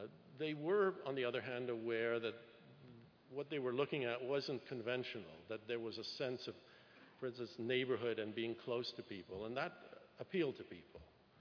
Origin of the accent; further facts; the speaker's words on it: Canada; And I'm from Canada, which has a really tough climate. And I lived in a rural area.